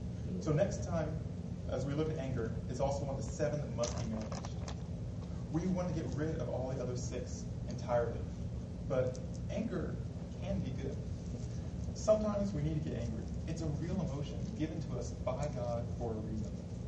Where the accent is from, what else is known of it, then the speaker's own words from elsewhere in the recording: Texas, United States; And as y'all know, I am from Texas, and Texas is the home of sports.